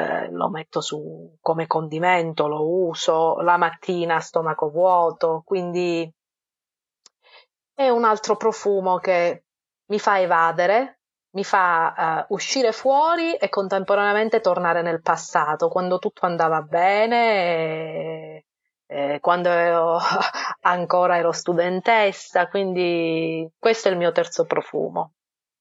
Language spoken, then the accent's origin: Italian; Calabria, Italy; io, vabbè, vengo dalla Calabria, si sente dal mio accento, anche se molti mi scambiano per siciliana